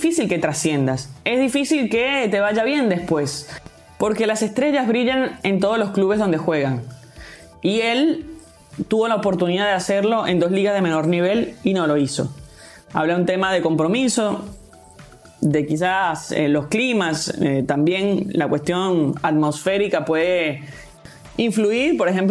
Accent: Venezuela; Yo realmente deseo lo mejor para él como venezolana y como periodista

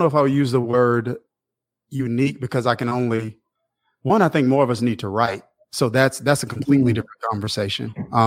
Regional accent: Kilmichael, Mississippi, United States; So I grew up in a small town called Killmichael, Mississippi.

